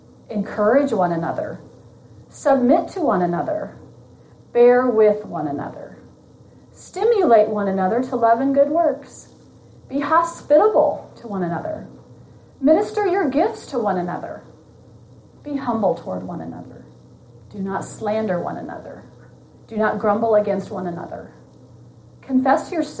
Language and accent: English; Sioux City, Iowa, United States; moved away as an adult; also born or lived in Chicago, United States / California, United States; So I'm from Sioux City, Iowa, born and raised there, and then went off to Chicago to go to Moody, and then finished Moody, and then went out to Biola to get some more schooling at Biola.